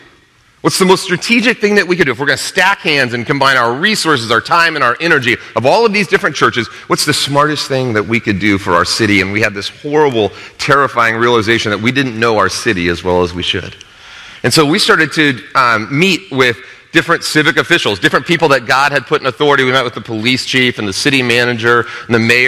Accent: Denver, Colorado, United States; I am from Denver, Colorado.

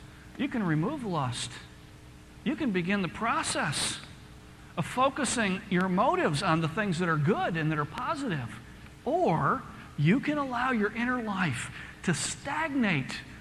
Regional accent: United States; You know, we come from America where we do everything right.

